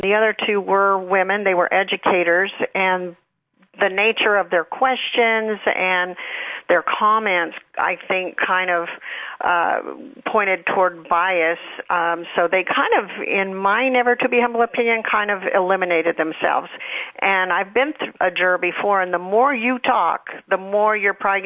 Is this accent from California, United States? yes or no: yes; California, United States; now in Texas, United States; I'm originally from California. Mm. I escaped from my hellhole there